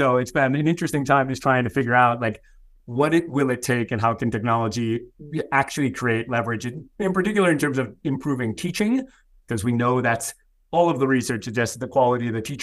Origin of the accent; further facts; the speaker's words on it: Illinois, United States; So I grew up outside Chicago, sort of a middle income, sort of typical suburban, you know, sort of good government family.